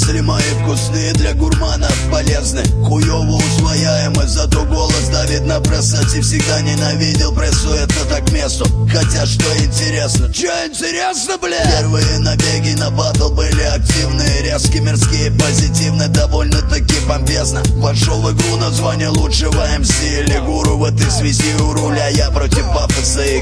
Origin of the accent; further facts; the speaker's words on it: Zavidovo, Tver Oblast, Russia; Я признаюсь, что я родом из Завидово.